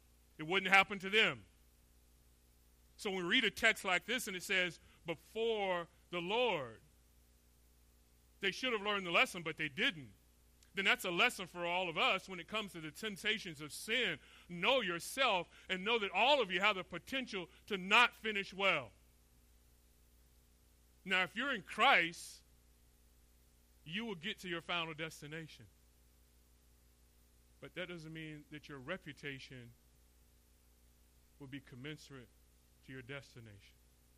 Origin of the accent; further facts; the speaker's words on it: Florida, United States; now in California, United States; We're from Florida, but it's not true south. You actually have to go north to go to the south. You go to Georgia. No, it really is true. Us Floridians, we kind of have a little thing.